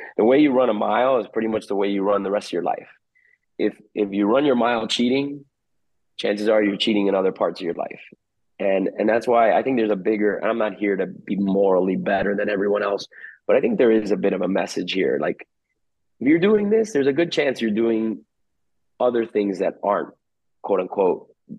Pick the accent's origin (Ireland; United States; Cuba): Cuba; accent: Cuban; About my Cuban accent maybe sounded bad there.